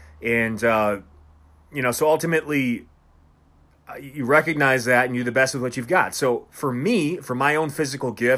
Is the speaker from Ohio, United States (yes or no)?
no; Milwaukee, Wisconsin, United States; because for me, I'm from Milwaukee, man. Like, this shit is so beyond what I could have possibly imagined growing up.